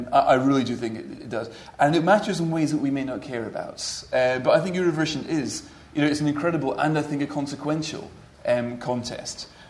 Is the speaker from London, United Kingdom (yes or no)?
no; Scotland, United Kingdom; as a Scot